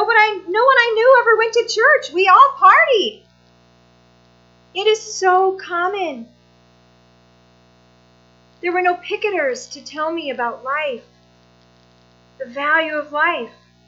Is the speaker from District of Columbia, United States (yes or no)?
no; Whitney Point, New York, United States; born or raised there